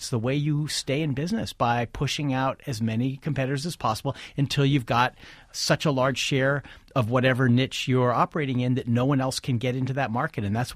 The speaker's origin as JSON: {"language": "English", "region": "California", "country": "United States", "tie": "born or raised there", "said": "I grew up in Silicon Valley before it was called that, when it was just the Santa Clara Valley."}